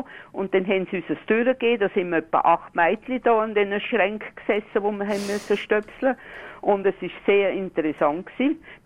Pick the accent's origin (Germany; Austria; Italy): Austria; Ich bin im Österreich aufgewachsen und wir haben mit 10 Jahren schon Englisch gelernt.